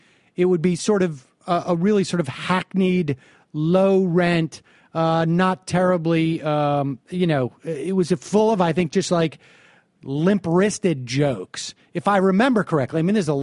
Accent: Worcester, Massachusetts, United States; as a kid growing up in Worcester, I don't recall that I ever knew someone who was identified as gay.

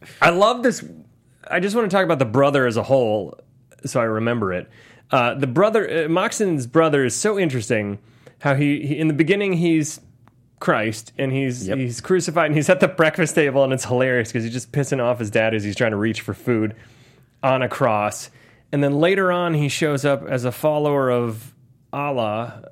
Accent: Ohio, United States; But I grew up in Ohio, and there were different parts of Ohio, like Castalia, where my cousins lived

